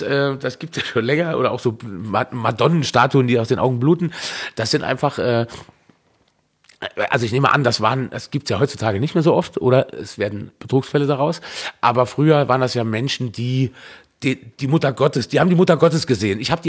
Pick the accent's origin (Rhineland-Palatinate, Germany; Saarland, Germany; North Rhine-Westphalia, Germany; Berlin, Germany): Saarland, Germany; Marpingen; born there; In Marpingen, im Nordsaarland. Die Kreisstadt war St. Wendel.